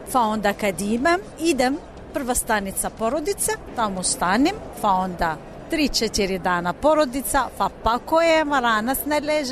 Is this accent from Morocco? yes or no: yes; Morocco; Serbian is a second language; now in Serbia; Ja sam iz Maroka.